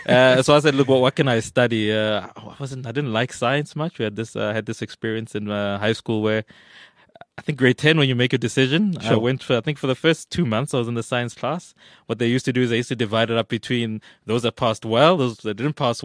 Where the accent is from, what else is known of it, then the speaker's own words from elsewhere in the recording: Everton, Gauteng, South Africa; I come from an area in the Vaal called Everton, which is one of the second, if not the third, oldest township in South Africa.